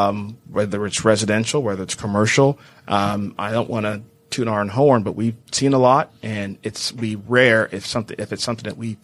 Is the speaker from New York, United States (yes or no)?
no; Houston, Texas, United States; I'm originally from Houston